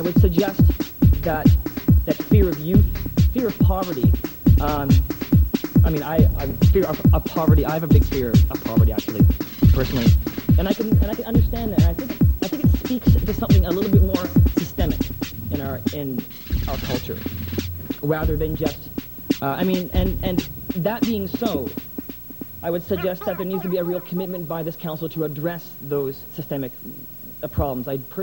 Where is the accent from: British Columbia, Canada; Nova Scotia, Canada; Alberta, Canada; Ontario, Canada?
British Columbia, Canada; Victoria; I'm born and raised in Victoria, and I've seen a real growth here.